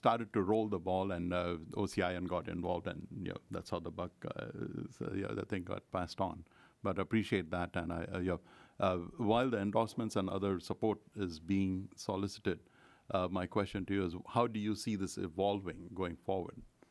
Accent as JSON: {"language": "English", "country": "India", "said": "I come from India, so being of the Islamic faith"}